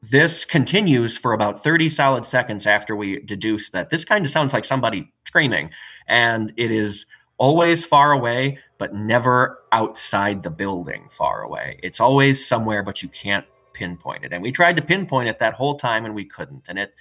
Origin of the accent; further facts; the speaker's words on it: Wisconsin, United States; because, you know, it's not just that we're from Wisconsin. We know a lot of the lore already.